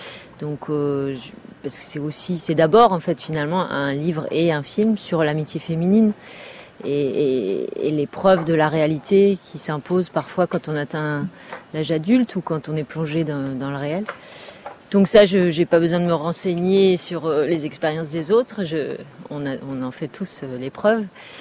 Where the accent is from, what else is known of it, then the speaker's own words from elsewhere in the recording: Lorient, Brittany, France; nous, on est originaire de Lorient, comme dans le film, et qui est un peu moins maintenant, mais qui a été pendant longtemps une ville militaire.